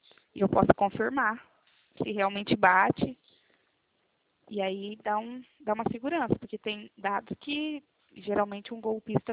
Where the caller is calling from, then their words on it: Cornélio Procópio, Paraná, Brazil; de Cornélio Procópio, do Paraná.